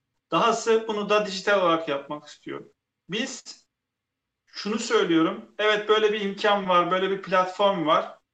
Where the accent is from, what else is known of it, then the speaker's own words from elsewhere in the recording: Kayseri, Turkey; Yani ben Kayserliyim.